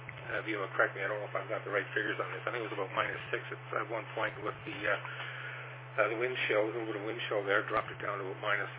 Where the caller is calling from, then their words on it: Toronto, Ontario, Canada; Yeah, and I'm transmitting here from Toronto, Ontario, Canada, and it's cold out tonight.